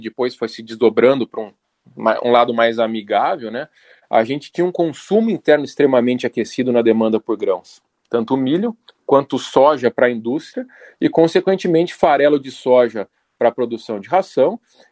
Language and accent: Portuguese; Rio Grande do Sul, Brazil; estou sendo gaúcho demais, né